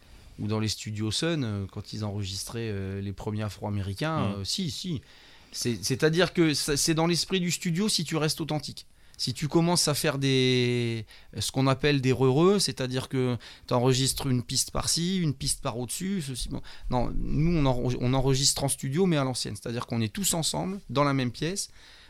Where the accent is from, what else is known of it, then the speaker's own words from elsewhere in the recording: Grande-Synthe, Hauts-de-France, France; il y a des mecs de Liévin, des mecs d'Arras, Dunkerque, et moi, je suis de Grande-Synthe.